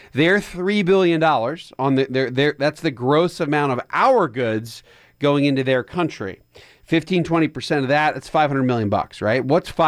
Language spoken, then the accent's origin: English; Coatesville, Pennsylvania, United States; my hometown Lucan Steel Company from the town of Coatesville, Pennsylvania, where I grew up.